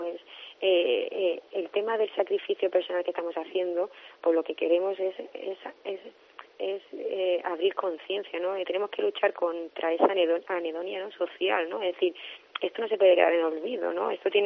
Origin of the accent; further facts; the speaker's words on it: Málaga, Andalusia, Spain; porque yo soy malagueña